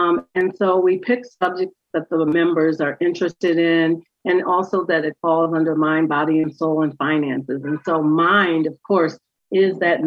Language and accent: English; Wisconsin, United States; and I'm from Wisconsin, so I have some members in Wisconsin.